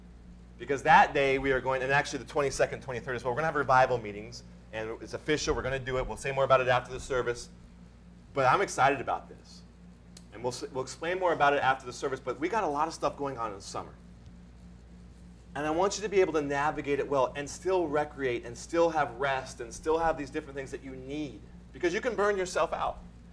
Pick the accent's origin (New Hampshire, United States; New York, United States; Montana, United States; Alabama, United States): Montana, United States; I grew up in Montana. That's where I grew up.